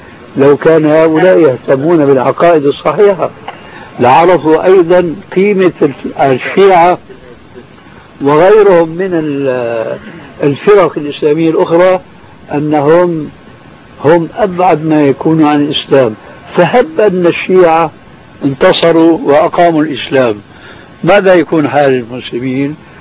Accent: Syria; وإنما حركة على النظام العسكري الذي يعبر عنه عندنا في سوريا مكانك راوح

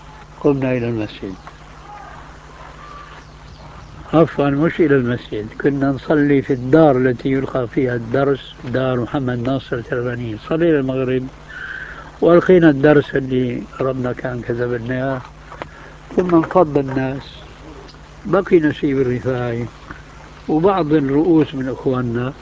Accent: Damascus, Damascus Governorate, Syria; وهذا قليل جدا عندنا في دمشق

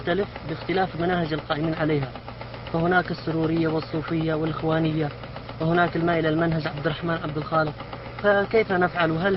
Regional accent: Yemen; يوجد عندنا في اليمن

